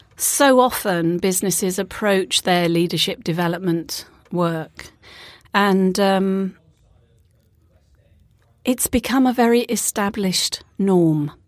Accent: United Kingdom; So you probably gather by my accent that I am UK born and bred.

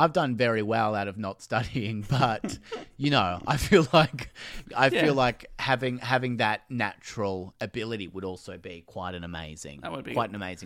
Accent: Clayton, Victoria, Australia; born there; I was born in Monash in Clayton

